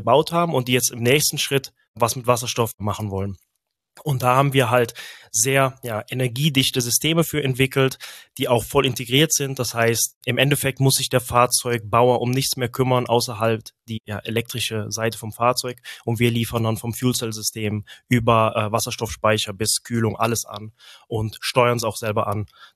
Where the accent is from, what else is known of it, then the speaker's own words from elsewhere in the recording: Engelskirchen, North Rhine-Westphalia, Germany; moved away as an adult; also born or lived in Delft; Ich bin gebürtig aus Engelskirchen, liegt ungefähr 25 Minuten östlich von Köln. Nach meinem Zivi 2010 habe ich mich entschlossen, um in die Niederlande zu ziehen, nach Delft